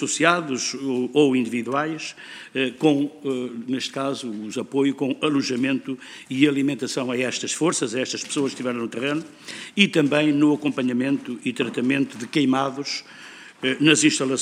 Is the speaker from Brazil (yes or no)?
no; Pedrógão Grande, Leiria, Portugal; sou natural de Pedrógão Grande e quero aqui deixar um cumprimento, um abraço muito apertado aos meus conterrâneos pedroguenses.